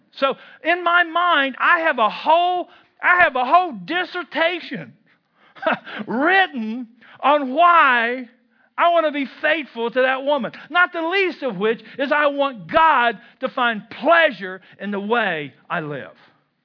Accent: Kentucky, United States; I'm from Kentucky where there is a spiritual gift.

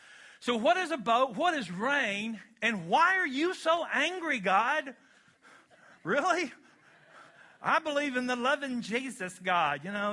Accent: Kentucky, United States; Now that is I'm from Kentucky. This is a Kentucky word.

